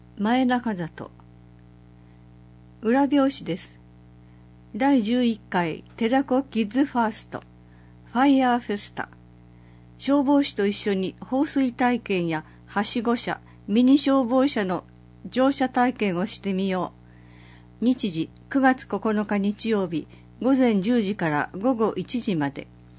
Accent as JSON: {"language": "Japanese", "town": "Urasoe", "region": "Okinawa", "country": "Japan", "tie": "born or raised there", "said": "生まれも育ちも浦添市の私ですが、知らないことや場所が多くあることに気づかされました。"}